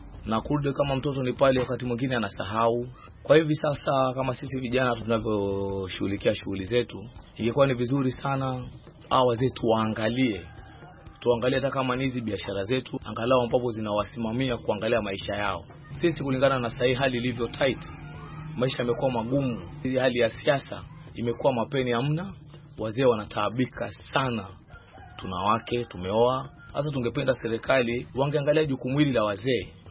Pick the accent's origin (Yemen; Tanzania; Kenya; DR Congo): Kenya; also born or lived in Uganda; Mimi ni mzaliwa wa Uganda lakini nimelelewa Kenya.